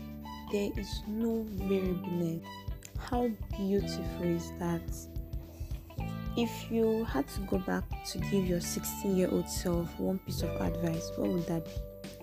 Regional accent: Cross River, Nigeria; old presently, but by June 21st, I should be 22 years old. My state of origin, I'm from Cross River State, Nigeria.

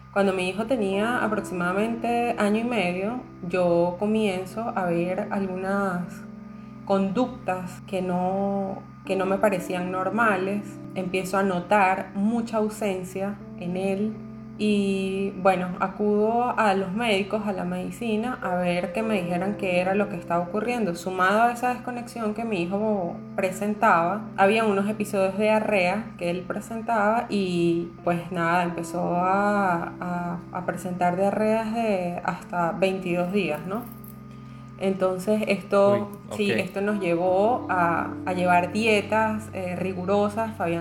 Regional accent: Venezuela; Chévere, sí, bueno, soy de Venezuela, soy mamá de 3 niños.

